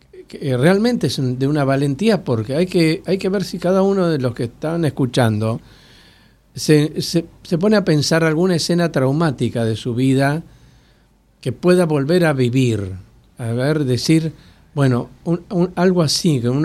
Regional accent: Argentina; yo soy argentino, claro

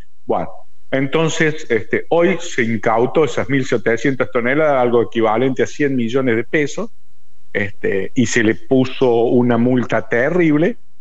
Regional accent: Argentina; El tema es que no es como somos los argentinos

